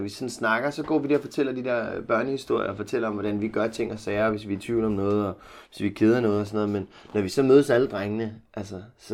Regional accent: Skælskør, Zealand, Denmark; Altså mig og Benja er fra Skælskør, ikke?

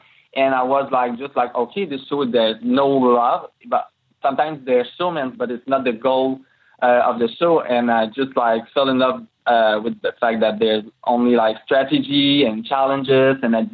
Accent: Trois-Rivières, Quebec, Canada; English is a second language; In fact, I'm a French Canadian, like you probably like just hear it. I'm from Trois-Rivières, Quebec

